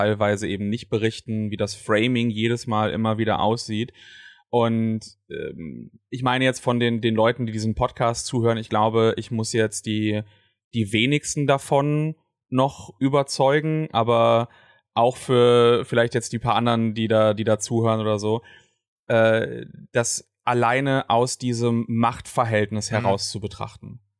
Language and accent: German; Germany; also vor allem auch bei uns in Deutschland, ne, mit unserer tollen Staatsräson